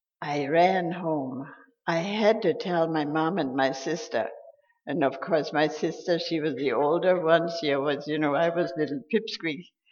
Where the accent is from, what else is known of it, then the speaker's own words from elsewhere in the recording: Germany; English is a second language; when people hear the accent, they ask me, where are you from? And I tell them, I'm from Germany.